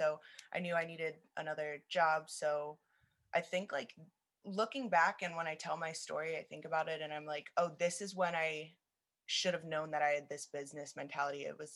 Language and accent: English; Lancaster, Pennsylvania, United States; now in West Chester, United States; I'm originally from Lancaster. I moved out to Westchester because I think it was 19